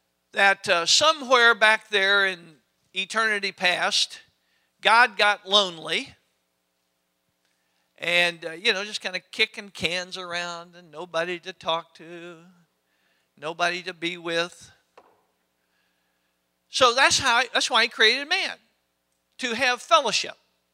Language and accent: English; United States; growing up just as an American